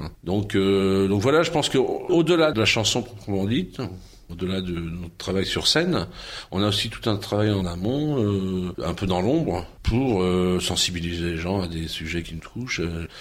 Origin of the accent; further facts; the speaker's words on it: Brittany, France; je suis breton, pas que par fanatisme ou par chauvinisme, parce que pour moi c'est un pays qui a une vraie culture